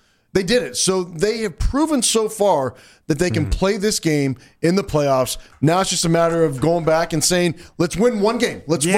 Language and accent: English; Arizona, United States; But here's what I grew up in Arizona.